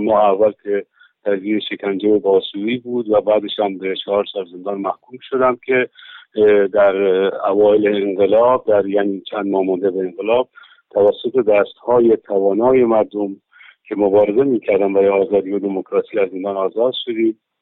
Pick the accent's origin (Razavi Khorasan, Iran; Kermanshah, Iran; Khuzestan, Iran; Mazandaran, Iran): Kermanshah, Iran; در شهر کرمانشاه به دنیا آمدم و تحصیلات ابتدایی و دبیرستانی رو در همون شهر به پایان رساندم.